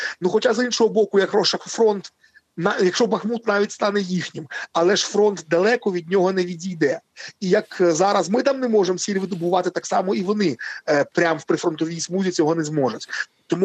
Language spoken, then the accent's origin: Ukrainian; Kyiv, Ukraine; я сам киянин з Києва, з вами зараз розмовляю